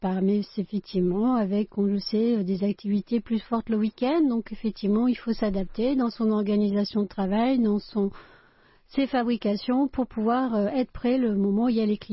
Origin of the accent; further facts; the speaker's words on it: France; c'est en tant que bon français, on est toujours comme ça